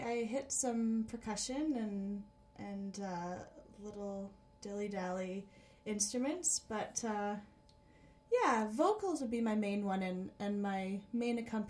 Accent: Manitoba, Canada; now in Vancouver, Canada; high school was in Manitoba, and now I've decided to stick in Vancouver for a while, so now I just say I'm from Vancouver.

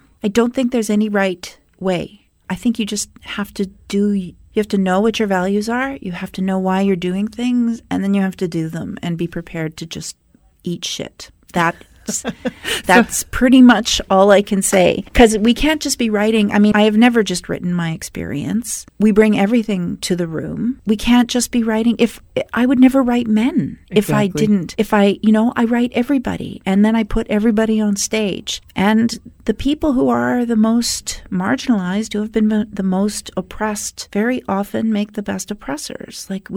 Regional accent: Winnipeg, Manitoba, Canada; there was no indigenous theater growing up in Winnipeg.

